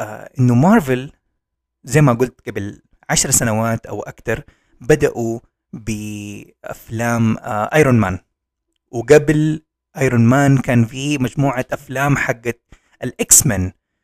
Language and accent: Arabic; Jeddah, Makkah Province, Saudi Arabia; بما أني أنا من جدة هتكلم عن جدة